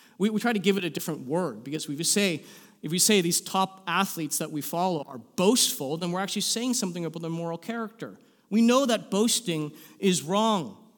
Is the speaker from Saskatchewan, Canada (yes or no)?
no; St. Catharines, Ontario, Canada; I grew up in St. Catharines, Niagara area. Not very many Chinese people there, so my friends were all hockey-playing white Canadians, and that's how I self-identified.